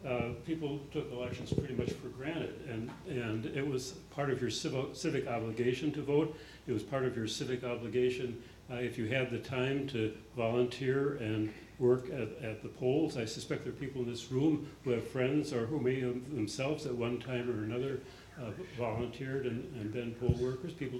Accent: Fond du Lac, Wisconsin, United States; here in Wisconsin, La Crosse, and Fond du Lac, my hometown

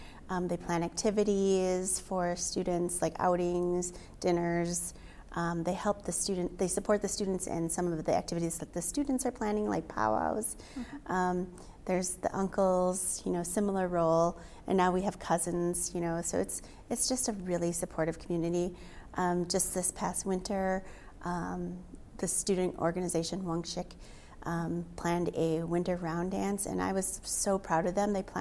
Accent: Wisconsin, United States; Yeah, I'm Oneida, mm-hmm. So I'm not Ho-Chunk. You know, I grew up near Green Bay

